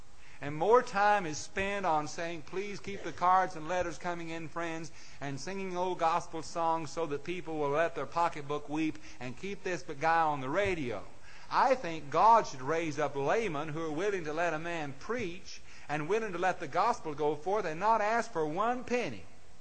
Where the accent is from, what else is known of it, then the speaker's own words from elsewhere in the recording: Mid-South, United States; And it always disturbed me as I grew up in the Mid-South